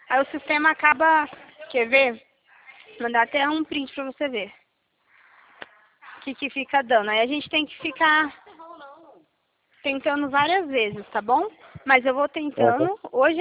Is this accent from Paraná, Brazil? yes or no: no; Guaxupé, Minas Gerais, Brazil; Eu sou de Guaxupé, Minas Gerais.